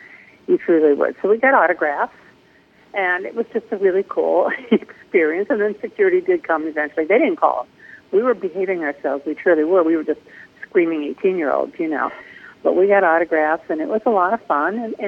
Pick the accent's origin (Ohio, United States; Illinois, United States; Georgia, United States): Ohio, United States; Cleveland; What do I remember most about growing up in Cleveland, Ohio? Actually, I'd have to say that the best part of growing up in Cleveland was the fact that it is such an ethnic city.